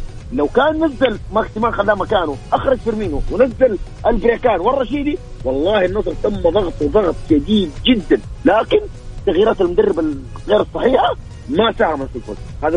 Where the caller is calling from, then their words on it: Jeddah, Makkah Province, Saudi Arabia; أنا اتحادي من جدة،